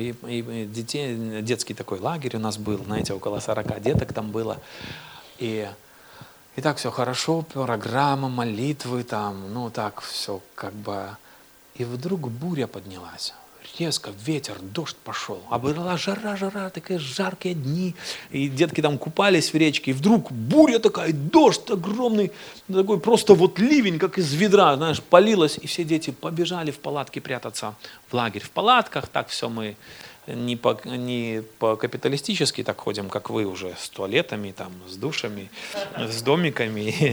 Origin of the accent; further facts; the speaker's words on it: Belarus; Я приехал из Беларуси … Мне 44 года.